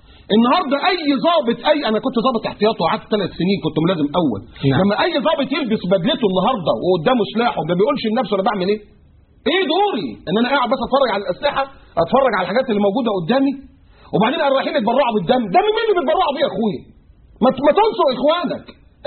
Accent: Egypt; للاسف انا مكسوف وانا قاعد ان انا ابقى مصري

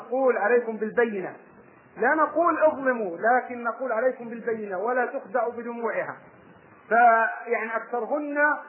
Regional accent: Egypt; يعني في مثل عندنا في مصر يقول ضربني واشتكى وسبقني وبكى

